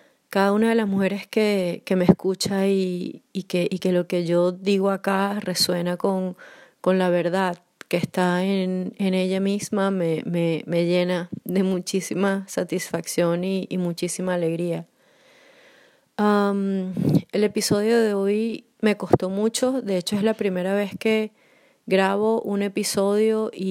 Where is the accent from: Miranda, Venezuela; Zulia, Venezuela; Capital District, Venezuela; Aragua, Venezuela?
Capital District, Venezuela; Caracas; now in Poland; soy caraqueña de Venezuela y vivo en Polonia desde hace casi 2 años.